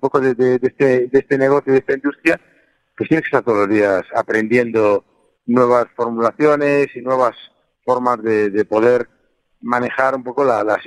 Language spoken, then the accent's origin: Spanish; Caldas de Reis, Galicia, Spain; organicé un festival de música en mi pueblo, en Galicia, en Caldas de Reis